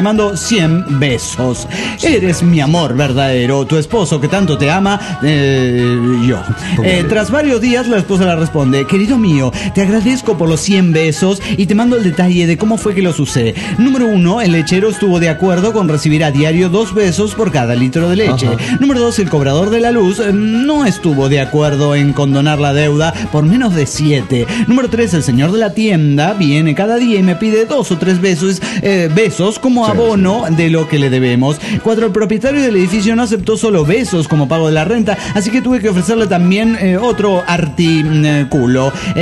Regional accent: Cuauhtémoc, Chihuahua, Mexico; Soy el autosuicida de Cuauhtémoc, Chihuahua.

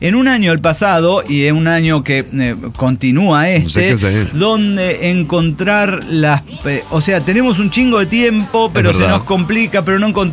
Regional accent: San Luis Potosí, Mexico; Yo soy de San Luis Potosí.

